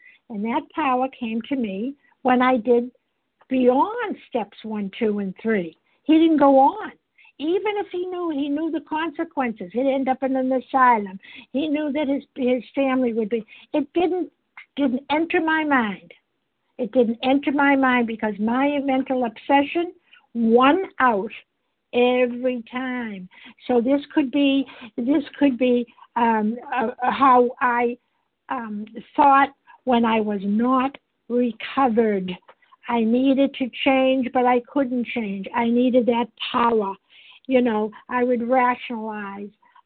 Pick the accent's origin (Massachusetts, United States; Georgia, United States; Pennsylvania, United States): Massachusetts, United States; I'm from Massachusetts